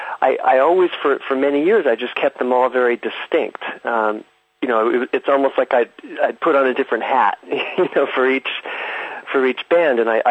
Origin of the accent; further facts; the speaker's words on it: California, United States; now in Massachusetts, United States; So I live in the United States in the northeastern part. It's called New England in a state called Massachusetts. I grew up in California on the West Coast.